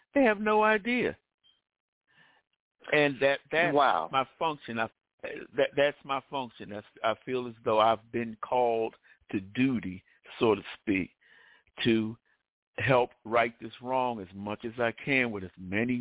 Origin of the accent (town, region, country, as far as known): Maryland, United States